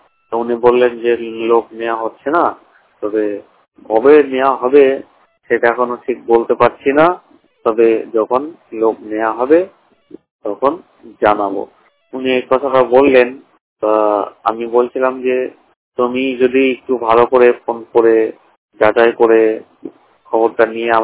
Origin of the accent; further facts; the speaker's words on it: Murshidabad, West Bengal, India; আমার বাড়ি মুর্শিদাবাদ